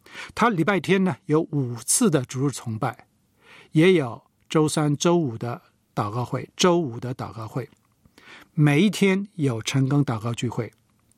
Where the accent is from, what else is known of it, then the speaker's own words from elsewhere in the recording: Seoul, South Korea; 我是在那一区长大，小学的时候常常经过那里。